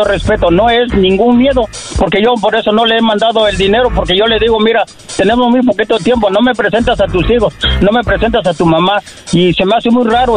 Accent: Tabasco, Mexico; Del estado de Tabasco.

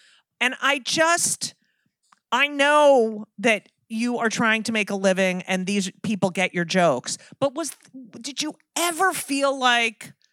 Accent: New Jersey, United States; Okay, but I grew up in New Jersey, and that's part.

